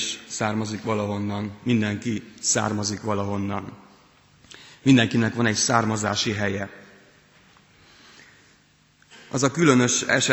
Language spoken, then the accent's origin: Hungarian; Ukraine; moved away; pedig több mint 10 éve nem élek már ebben az országban. De onnan származom